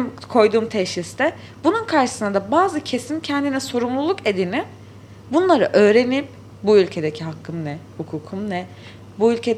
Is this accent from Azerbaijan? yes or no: no; Syria; bir Suriyeli olarak, bir Suriyeli genç olarak